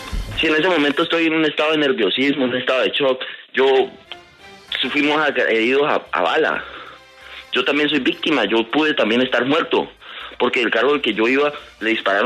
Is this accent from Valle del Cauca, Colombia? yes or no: yes; Jamundí, Valle del Cauca, Colombia; born there; now in Miranda, Colombia; Yo, mi familia sí es de acá de Miranda. Yo nací en Jamundí, pero mi familia es de acá de Miranda. Entonces yo acá en Miranda tengo pues una casita propia que es de mi familia. Entonces nosotros pagamos arriendo en Jamundí